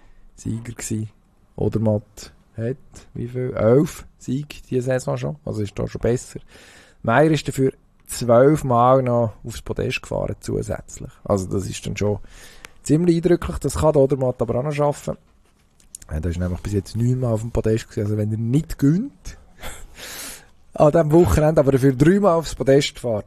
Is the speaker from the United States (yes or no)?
no; Switzerland